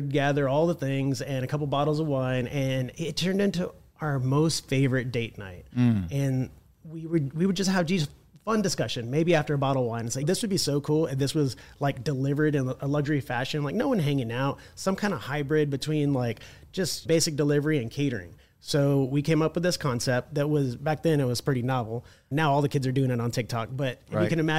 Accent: Texas, United States; We're from South Texas, so we consider this whole general area like our stomping ground. We graduated in Helotes, Texas, and we've come up to Fredericksburg and Comfort and Bernie all our lives

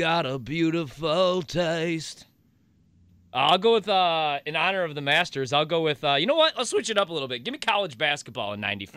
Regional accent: Joliet, Illinois, United States; born there; I made this all up. I was born in Joliet, Illinois.

